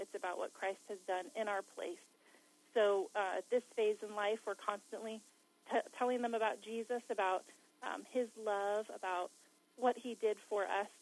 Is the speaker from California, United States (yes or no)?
yes; California, United States; now in Wisconsin, United States; We're from California, so it's brand new for us.